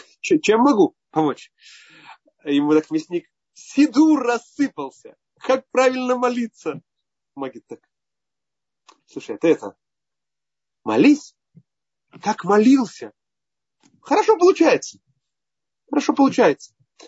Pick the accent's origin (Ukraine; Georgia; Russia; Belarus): Belarus; Я сам родом из Беларуси, и моя первая раввинская работа была в Беларуси.